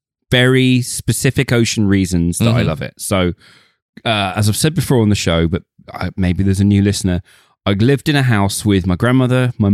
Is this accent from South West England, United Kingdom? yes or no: yes; Plymouth, South West England, United Kingdom; And obviously growing up in Plymouth was a naval town. It built a lot of these boats. It was a major, major boat builder